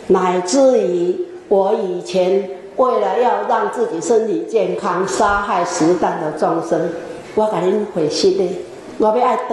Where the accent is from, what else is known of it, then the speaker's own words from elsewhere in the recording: China; 我想我们中国人最重要的大概就是在过年这一天